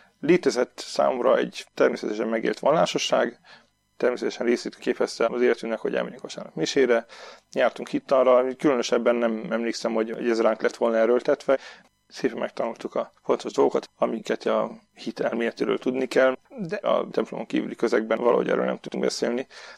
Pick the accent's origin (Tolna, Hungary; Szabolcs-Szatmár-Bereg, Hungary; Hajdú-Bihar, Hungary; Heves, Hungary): Hajdú-Bihar, Hungary; Debrecen; Debrecenben születtem, ott nőttem fel. A szüleim mind a ketten zenészek, kórusvezetők. Mi az ő kórusaikkal nőttünk fel, alapvetően vallásos meggyőzési légkörben.